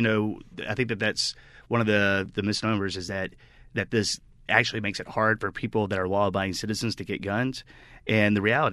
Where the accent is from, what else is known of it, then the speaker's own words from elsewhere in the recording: Louisiana, United States; I grew up in North Louisiana, and so as far as like if you grew up in North Louisiana, there's a great probability that you do have a firearm.